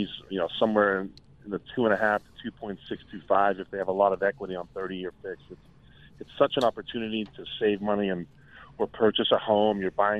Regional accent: Massachusetts, United States; and I'm from Massachusetts, so I lend there as well.

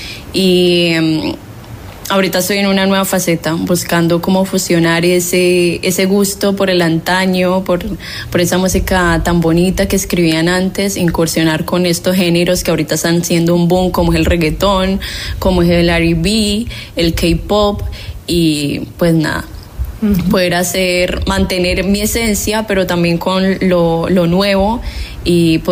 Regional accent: Valle del Cauca, Colombia; Soy de un pueblo muy hermoso, diría yo, el corregimiento más grande de Colombia, el corregimiento que endulza Colombia, porque allí hay dos industrias muy conocidas que son Colombina y Río Paila.

